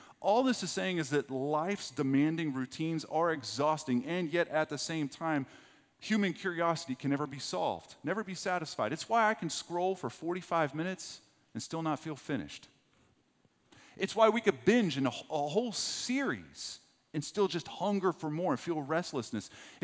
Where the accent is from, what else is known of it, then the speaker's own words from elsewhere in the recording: Texas, United States; I didn't even know what Ash Wednesday, I'm from West Texas. I didn't even know what Ash Wednesday was.